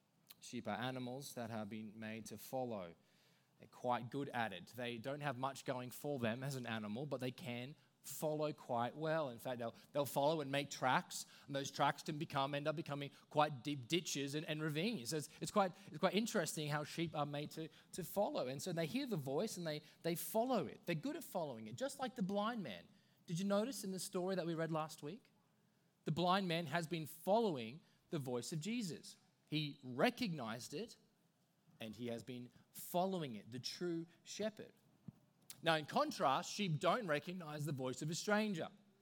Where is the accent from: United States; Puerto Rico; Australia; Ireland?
Australia; growing up in Australia, we tend to think thousands of sheep being kind of herded by helicopters